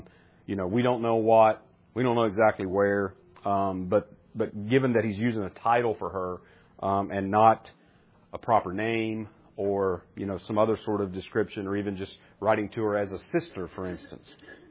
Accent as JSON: {"language": "English", "region": "Appalachia", "country": "United States", "said": "Now, I have the distinct advantage of being an Appalachian American. Hillbilly. Okay? So we actually have a second person plural."}